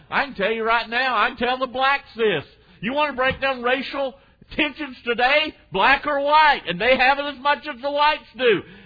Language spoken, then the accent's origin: English; Virginia, United States; I was raised in the South, and I was around a lot of the problems with blacks and whites growing up.